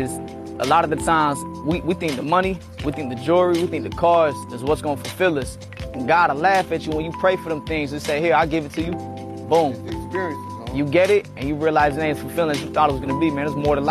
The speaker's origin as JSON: {"language": "English", "town": "Fayetteville", "region": "North Carolina", "country": "United States", "said": "I'm from Fayetteville, North Carolina."}